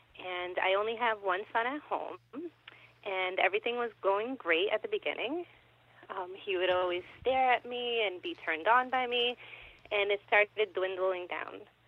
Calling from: Massachusetts, United States; Massachusetts.

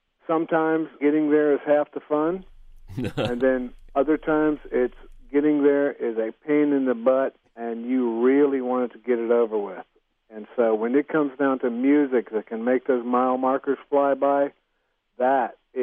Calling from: Wake Forest, North Carolina, United States; Wake Forest, North Carolina.

